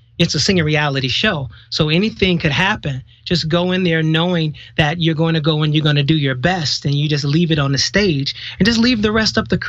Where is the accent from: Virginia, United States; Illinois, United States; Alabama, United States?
Illinois, United States; Chicago; I'm from Chicago, and it's hard for, you know, a lot of men in Midwest to take selfies and videos